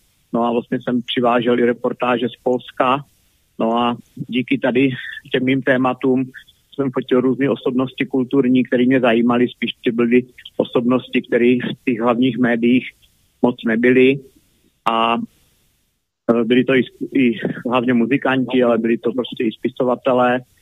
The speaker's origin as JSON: {"language": "Czech", "town": "Hradec Králové", "region": "Hradec Králové Region", "country": "Czechia", "lives_now": "Brno, Czech Republic", "said": "Profesí jsem fotograf, pocházím z Hradce Králové a většinu života žiju v Brně."}